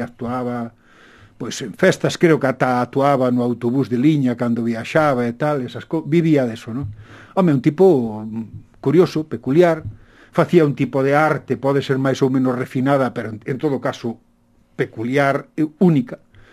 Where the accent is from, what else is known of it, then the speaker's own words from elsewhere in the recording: Mondoñedo, Galicia, Spain; Eu son de Mondoñedo